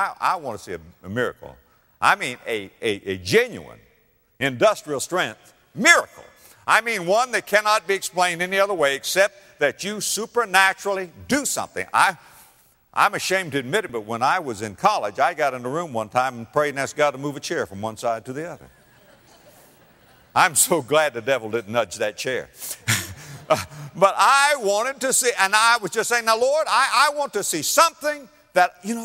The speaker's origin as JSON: {"language": "English", "region": "Florida", "country": "United States", "tie": "born or raised there", "said": "In December 1996, in my home state of Florida, something happened."}